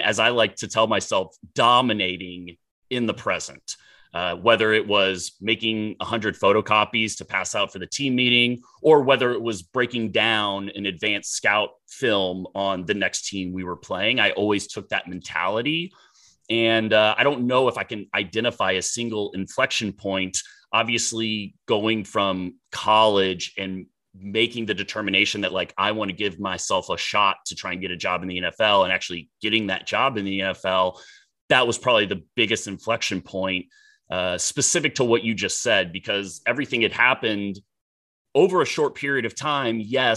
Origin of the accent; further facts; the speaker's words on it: Dallas, Texas, United States; Always loved football growing up in Dallas, Texas, during a time when the Dallas Cowboys were actually a good football team